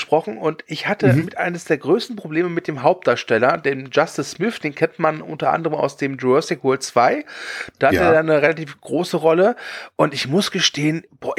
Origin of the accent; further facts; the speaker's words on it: Rhineland, Germany; Jetzt musst du mir als Rheinländer erklären, was das bedeutet.